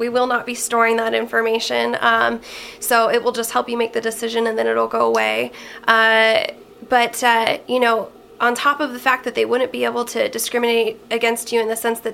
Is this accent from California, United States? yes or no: yes; California, United States; I'm from Lake Tahoe area.